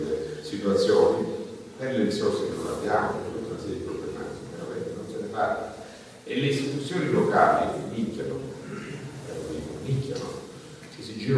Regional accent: Calabria, Italy; della nostra terra, di questa parte della terra del Calabria

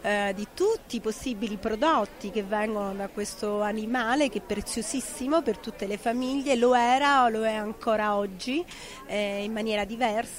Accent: Calabria, Italy; questo è sicuramente il mese in cui anche noi calabresi celebriamo l'amicizia mettendoci a tavola con il famoso maiale

